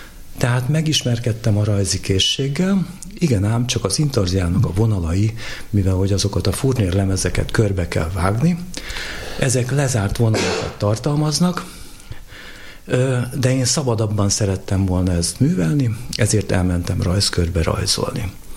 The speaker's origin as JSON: {"language": "Hungarian", "region": "Budapest", "country": "Hungary", "tie": "born there", "said": "Budapesten születtem."}